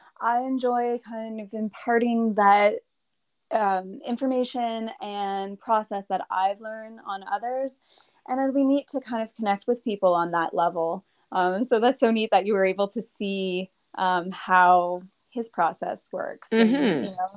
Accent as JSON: {"language": "English", "town": "Windsor", "region": "Ontario", "country": "Canada", "tie": "born or raised there", "also_born_or_lived": "Toronto", "said": "And I grew up in South Windsor and I did the journey up the 401, like a lot of us did. And I lived in Toronto and then eventually made my way back and I live and work here"}